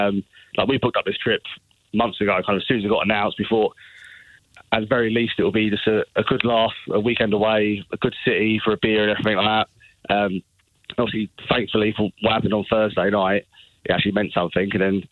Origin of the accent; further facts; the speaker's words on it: London, United Kingdom; So I'm from London, from an Irish family. So we used to always go to Kerry when I was younger. Also have like a strong connection to Kerry. I'd go home and away with QPR. We have quite a strong Irish connection, being like West London as well.